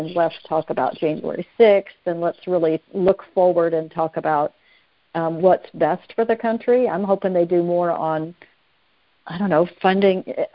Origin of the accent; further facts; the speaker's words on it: St. Louis, Missouri, United States; I'm from St. Louis.